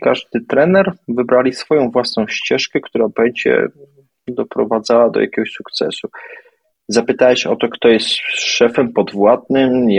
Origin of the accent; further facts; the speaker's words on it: Kraków, Lesser Poland, Poland; miałem to szczęście, że ja jestem z Krakowa